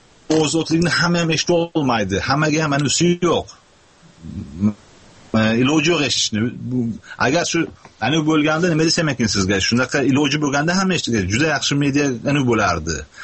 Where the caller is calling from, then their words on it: Moscow, Russia; Men Moskvadanman.